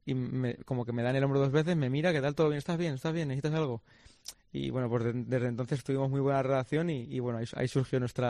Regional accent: Spain; al final yo soy español y yo quiero que gane España.

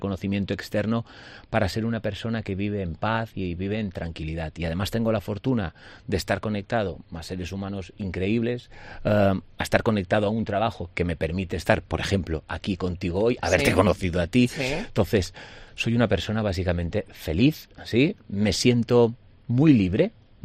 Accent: Alcúdia, Balearic Islands, Spain; montaron un gimnasio en Alcudia, yo soy de Alcudia, ya lo sabes

